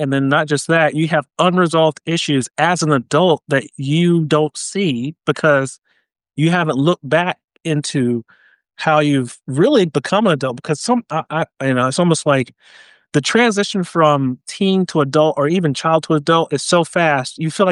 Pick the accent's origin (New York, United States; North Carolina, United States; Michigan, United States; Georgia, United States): North Carolina, United States; I'm Black American. So, and I come from the South, you know, down in North Carolina, but, you know, I'm a military brat.